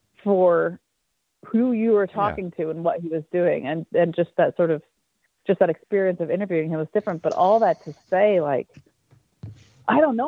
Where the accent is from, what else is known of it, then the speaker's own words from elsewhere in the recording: Farmington, Connecticut, United States; I was born in Hartford, raised in Farmington, and I've been a homeowner in Hartford for a couple of years and been here for 15 years.